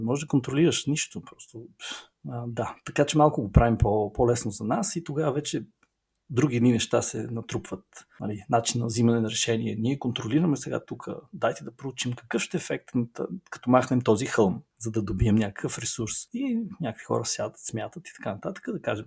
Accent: Sofia, Sofia City, Bulgaria; От София съм, но част от детството си прекарах на морето.

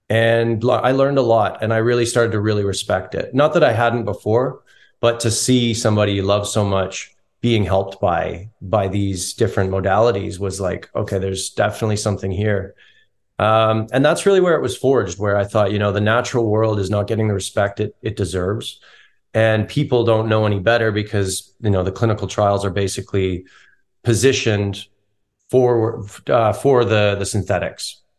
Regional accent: Canada; I grew up in Canada and we would have bush parties.

